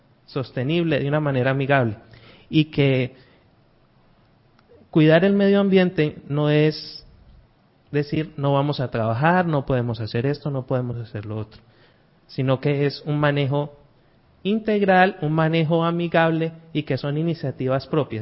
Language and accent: Spanish; Valle del Cauca, Colombia; no soy de acá directamente de Arauca, soy del Valle del Cauca.